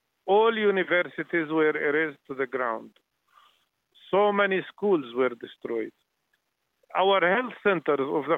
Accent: Jerusalem, Palestine; born there; English is a second language; I was born in Jerusalem myself, and I worked as a medical doctor in a major hospital in Jerusalem for 15 years.

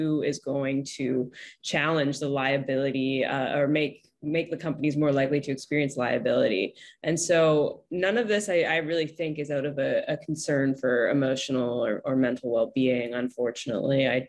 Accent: Canada; Yeah, so as a Canadian law student, I would have previously said that the United States is quite impressive in terms of free speech protections

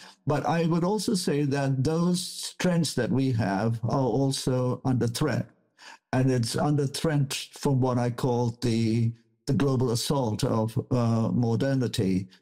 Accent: Malaysia; I'm originally from Malaysia

